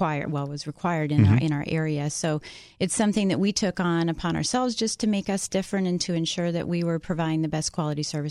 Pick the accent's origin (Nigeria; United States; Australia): United States; Colorado; now in Washington, D.C., United States; Originally from Colorado.